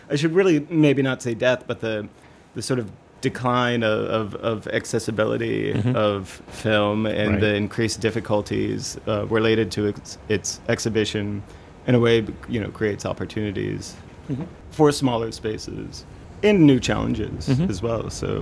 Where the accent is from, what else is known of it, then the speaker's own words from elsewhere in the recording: Ohio, United States; now in New York, United States; I'm originally from Ohio, right. And I went to school in Pittsburgh.